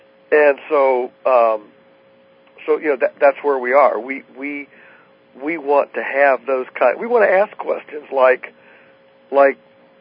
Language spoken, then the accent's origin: English; United States; also born or lived in Venezuela; being American, of course, we were prime targets for the communist instigated rebels.